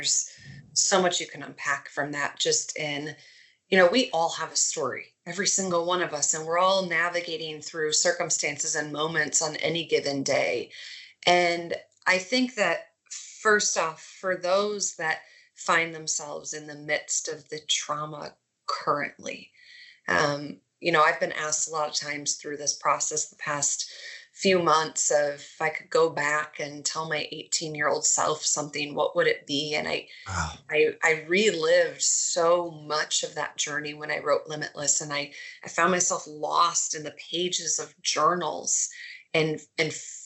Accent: Minnesota, United States; So I am from Minnesota. I was raised in the Twin Cities, and my husband and I still live here.

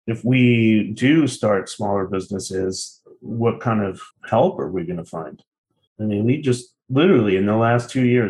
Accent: New Hampshire, United States; now in Baltimore, United States; I grew up in New Hampshire, and we live in Baltimore

